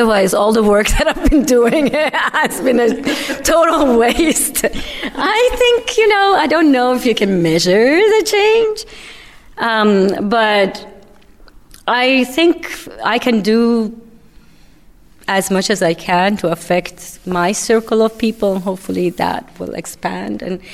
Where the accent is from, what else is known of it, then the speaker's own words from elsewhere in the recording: Iran; moved away; like I grew up in Iran and came here.